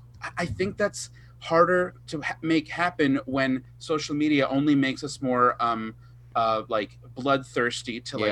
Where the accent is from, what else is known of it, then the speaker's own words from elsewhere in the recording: New York, United States; I'm from Long Island, it's like buffoon nation